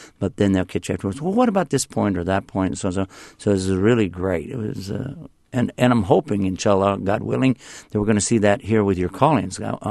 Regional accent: Texas, United States; now in Alexandria, United States; Well, actually, I live now near Washington, D.C. I'm in Alexandria, Virginia. But originally, I'm from Texas, the Lone Star State, the Republic of Texas.

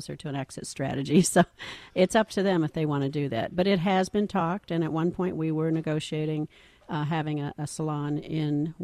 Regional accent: Normal, Illinois, United States; I was born and raised in Normal, so I have a huge emotional attachment to Normal.

